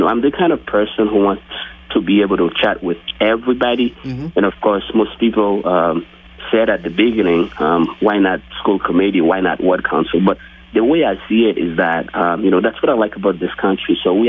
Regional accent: Haiti; English is a second language; now in Brockton, United States; I got my GED, through a program called Training Resources of America, because I was unable to finish school in Haiti, given the fact that I came here in May, in December

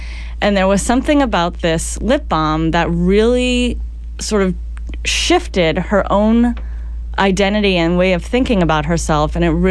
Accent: Brockton, Massachusetts, United States; I am indeed. I grew up in Brockton. I was born and raised there.

